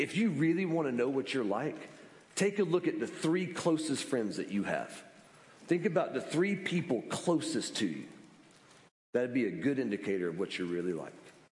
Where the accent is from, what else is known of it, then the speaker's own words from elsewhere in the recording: Columbus, Georgia, United States; I'm from Columbus, Georgia.